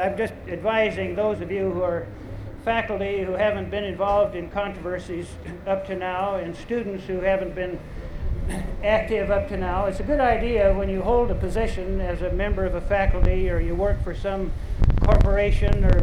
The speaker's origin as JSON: {"language": "English", "region": "West Coast", "country": "United States", "said": "I come from the West Coast, so I call it processes."}